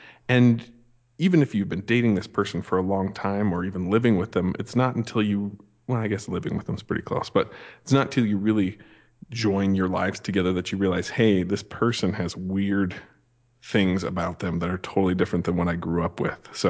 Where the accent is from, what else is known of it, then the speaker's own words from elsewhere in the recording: Montana, United States; So I grew up in Montana, and I know it's not the same as Saskatchewan, Saskatoon.